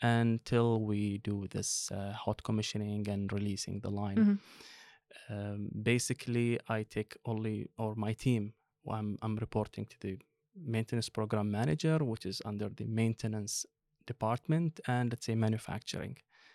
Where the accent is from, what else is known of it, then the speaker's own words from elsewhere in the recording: Eastern Province, Saudi Arabia; now in Sweden; So I'm from Saudi Arabia, and coming to Sweden, it's not really common. That's why people always say that it's rare to find a Saudi person. I'm from the East Coast